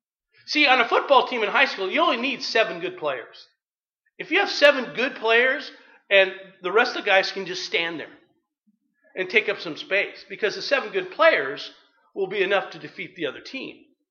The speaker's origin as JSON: {"language": "English", "town": "Anaheim", "region": "California", "country": "United States", "tie": "born or raised there", "said": "I grew up in Anaheim. There were two high schools in Anaheim, California."}